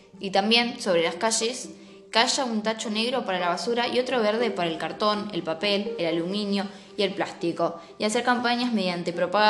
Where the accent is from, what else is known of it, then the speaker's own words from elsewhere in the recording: Córdoba, Argentina; tengo 43 años y nací en Córdoba, donde me crié con mi familia rodeada de naturaleza y de verde.